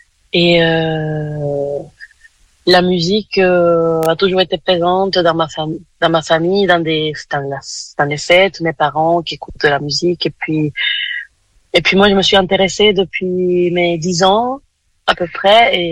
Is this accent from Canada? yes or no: no; Caracas, Capital District, Venezuela; now in France; Je viens du Venezuela, donc je suis née à Caracas, et j'habite en France depuis 12 ans maintenant.